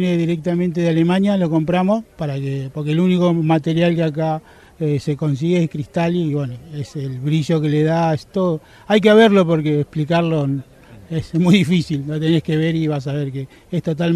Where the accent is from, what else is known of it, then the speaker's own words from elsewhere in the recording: Argentina; moved away as an adult; now in Spain; cuando yo tenía 20 años, ya tengo 46, hace 26 años que me dedico a esto, soy argentino, hace 14 que estoy aquí en España